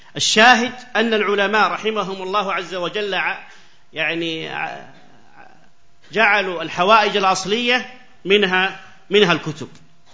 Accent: Saudi Arabia; المجمعة منطقة عندنا في السعودية.

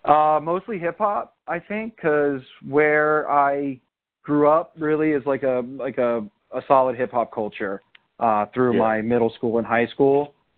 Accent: Hollywood, Florida, United States; I'm from Hollywood, Florida, and I'm awesome.

